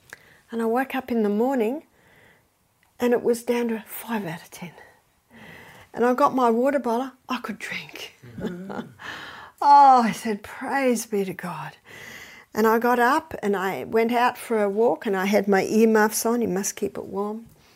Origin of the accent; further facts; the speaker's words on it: Australia; I'm Australian. This is Scotland.